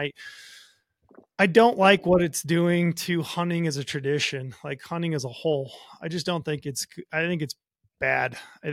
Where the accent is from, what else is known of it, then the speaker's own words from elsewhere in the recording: Utah, United States; draw a general season deer tag in my home state of Utah.